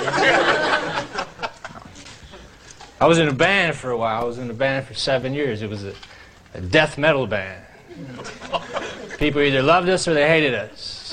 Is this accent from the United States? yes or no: yes; Minnesota, United States; moved away as an adult; I was born in Minnesota. That's where I was raised, Minnesota.